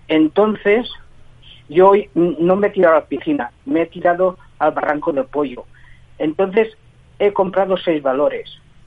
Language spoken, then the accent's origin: Spanish; Valencian Community, Spain; yo como valenciano he visto pasar tantas danas que ya no me asusta nada.